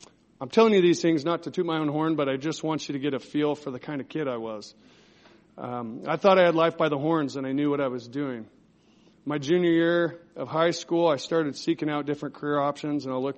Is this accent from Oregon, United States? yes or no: yes; Klamath Falls, Oregon, United States; I'm 34 years old. I grew up in Klamath Falls, Oregon. I'm the oldest of four kids